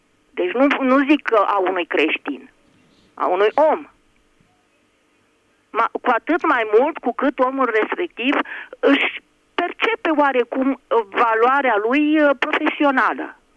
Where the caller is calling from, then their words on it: Piatra Neamț, Neamț County, Romania; din Piatra Neamț.